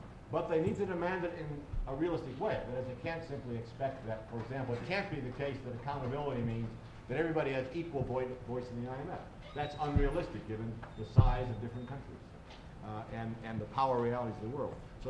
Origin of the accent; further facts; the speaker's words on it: United States; It doesn't bother me at all as an American that people who don't share common values oppose us.